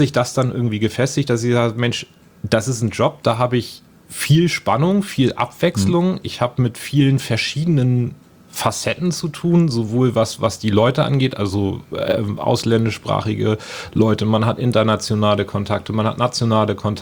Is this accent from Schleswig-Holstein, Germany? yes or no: yes; Lübeck, Schleswig-Holstein, Germany; habe dann meine Ausbildung in meiner Heimatstadt Lübeck gemacht